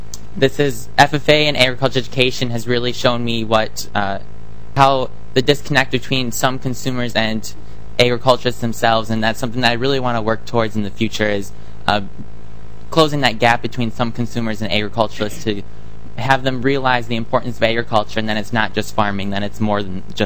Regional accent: Glenville, Minnesota, United States; I'm originally from Glenville, Minnesota, in way south central, close to the Iowa border.

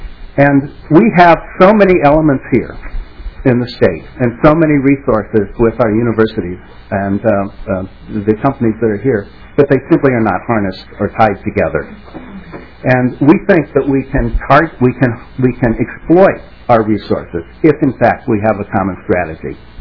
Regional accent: Indiana, United States; moved away as an adult; I became aware of similar efforts in Indiana, which is my home state. I'm a transplant here, so that I've been here for 18 years.

